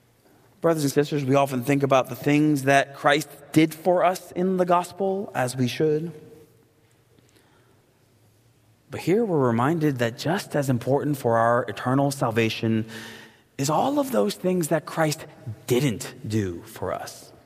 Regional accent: Queens, New York, United States; I grew up in Queens. I'm a lifelong Mets fan.

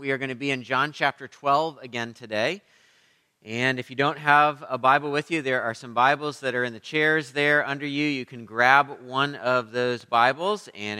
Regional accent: Midwest, United States; We grew up in the Midwest, and in the Midwest, there's a lot of cloudy days.

